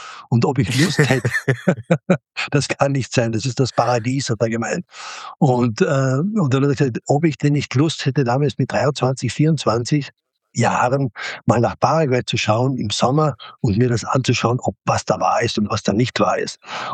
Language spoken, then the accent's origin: German; Carinthia, Austria; ich bin da mit viel Kultur aufgewachsen. Ich komme aus einem slowenischen Elternhaus in Südkärnten